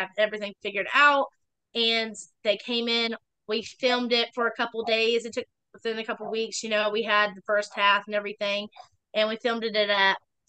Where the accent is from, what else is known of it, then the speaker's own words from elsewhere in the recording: Alabama, United States; at the Rattlesnake Rodeo in right there by my hometown, off Alabama.